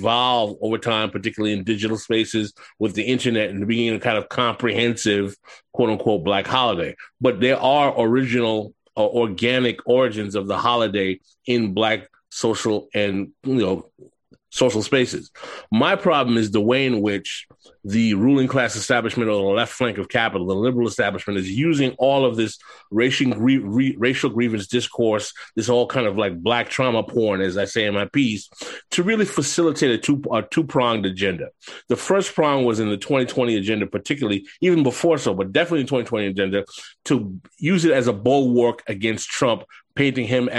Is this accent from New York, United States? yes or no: yes; New York, United States; I'm old enough to remember that growing up in New York in an African-American community, that not too many black folk in that area really talked about Juneteenth at all.